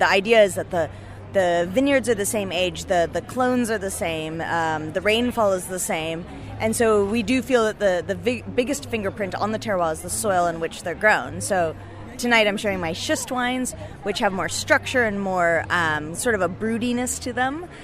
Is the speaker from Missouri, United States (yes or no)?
no; California, United States; moved away as an adult; now in South Africa; Yeah, I grew up in the Bay Area and worked in the Napa Valley for a few years at a few wineries there